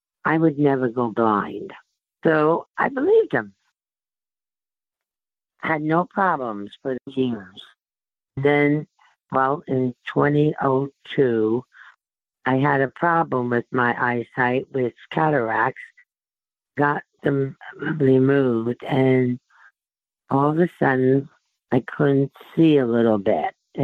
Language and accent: English; New Jersey, United States; moved away as an adult; now in Myrtle Beach, United States; I'm originally from New Jersey, and just a year ago, I moved down to Myrtle Beach to be with my daughter, but I'm still a Jersey girl. I'm 91 years old